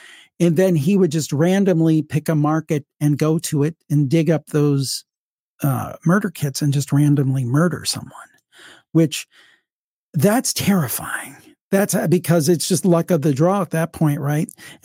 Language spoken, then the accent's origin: English; Cleveland, Ohio, United States; he moved to my hometown of Cleveland, and he became safety director.